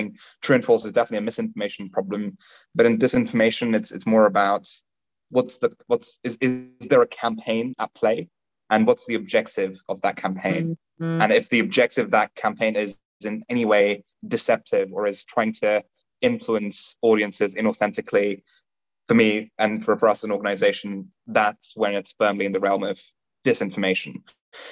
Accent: Stone, West Midlands, United Kingdom; My hometown, Stone, happened to be one of the highest Brexit voting places in all of the UK.

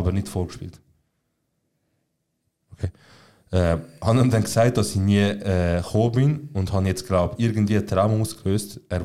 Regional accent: Switzerland; es gibt sicher Millionen Menschen in der Schweiz, die mich nicht als Schweizer sehen, mir scheiße was ich sage, aber das ist mein Land, das ist meine Heimat.

